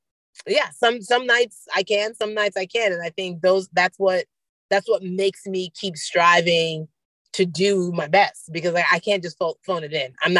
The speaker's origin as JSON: {"language": "English", "country": "Nigeria", "said": "I can observe it from being a Nigerian"}